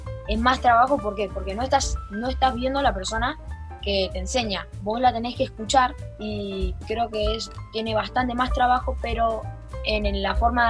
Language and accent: Spanish; Viedma, Río Negro, Argentina; de Viedma y voy al Instituto Modelo.